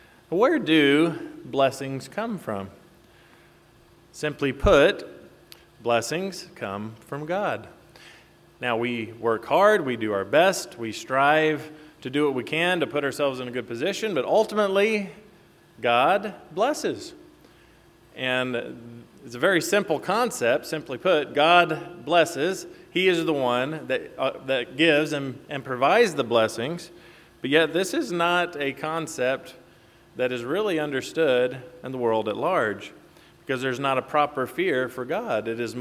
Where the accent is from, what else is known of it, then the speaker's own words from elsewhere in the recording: Paducah, Kentucky, United States; now in Kansas, United States; When growing up in Paducah, Kentucky, it wasn't a rarity to have somebody just, well, you have a blessed day.